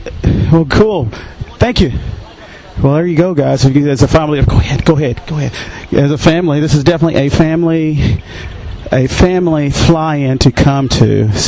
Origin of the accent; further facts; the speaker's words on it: Louisville, Kentucky, United States; Louisville, Kentucky. Kentucky Derby.